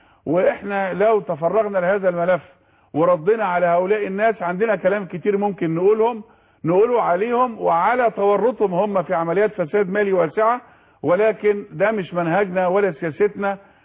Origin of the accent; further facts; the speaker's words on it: Egypt; واحنا كمصريين عندنا عدد كبير من مواطنينا الاعزاء بيعانوا من حالة الفقر ومن التهميش،